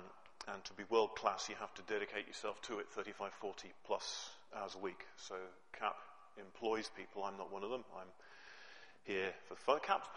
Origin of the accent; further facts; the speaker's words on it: Birmingham, West Midlands, United Kingdom; moved away as an adult; also born or lived in Denniston; now in Alva, United Kingdom; I speak English with no accent at all. I grew up in Birmingham and emigrated about 20 years ago and spent about 10 years living in Denniston, not a million miles from here.